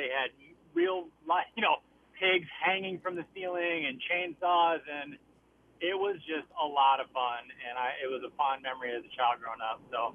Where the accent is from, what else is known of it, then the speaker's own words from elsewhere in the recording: Fort Dodge, Iowa, United States; So I grew up in Fort Dodge, and the Tortoma Sundowners just put on amazing haunted houses in these giant warehouses downtown.